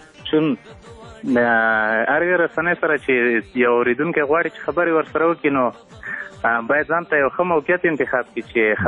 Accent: Paktia, Afghanistan; د همدې پکتیا ما خصوصا زمونږ په پکتیا ولایت کې دغه مشکلات زیات دي

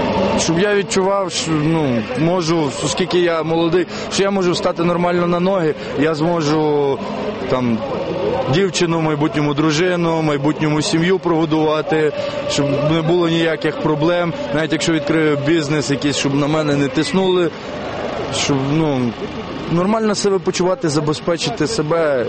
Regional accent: Lviv, Lviv Oblast, Ukraine; Я зі Львова.

